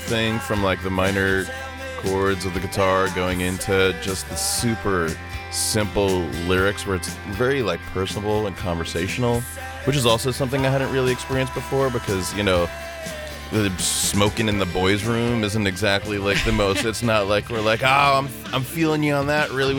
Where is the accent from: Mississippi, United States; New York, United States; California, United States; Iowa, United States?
New York, United States; when I was a little kid, I used to be in like musicals and stuff, growing up in New York